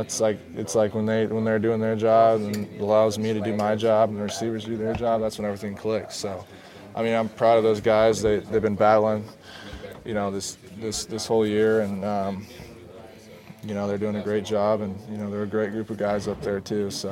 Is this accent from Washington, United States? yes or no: yes; Lake Stevens, Washington, United States; So just to have that support and that fan base for my hometown is awesome. And having everybody be able to drive 45 minutes to come watch me play is super cool, too. So anytime I see some Lake Stevens people out here